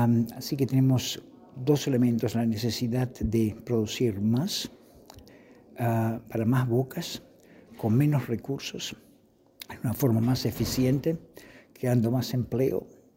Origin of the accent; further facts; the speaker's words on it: Uruguay; moved away; para mí, que me fui de Uruguay hace 40 años, es un placer estar de vuelta en casa.